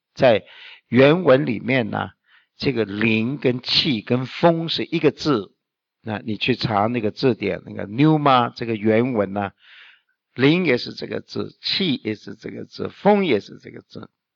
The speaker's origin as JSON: {"language": "Chinese", "country": "China", "said": "我们中国人古人说到神，他不是用神，他用天"}